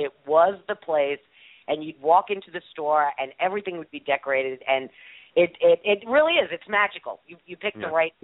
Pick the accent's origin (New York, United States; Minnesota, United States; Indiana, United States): New York, United States; New York City; I grew up in New York. I grew up on 33rd and 3rd. I literally just, you know, five blocks from Macy's, and that was a touchstone of my youth.